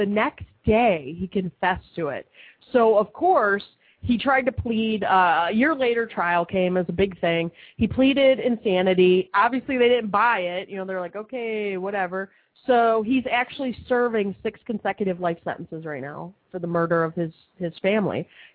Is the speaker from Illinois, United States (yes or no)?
yes; Chicago, Illinois, United States; No, we're from Chicago. I do the show live from Chicago, right?